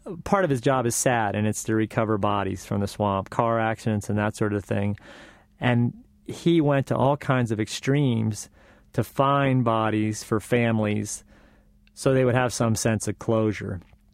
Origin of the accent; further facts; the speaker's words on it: East Coast, United States; But I grew up on the East Coast, and I worked for 8 years as a lifeguard in a town called Ocean City, New Jersey.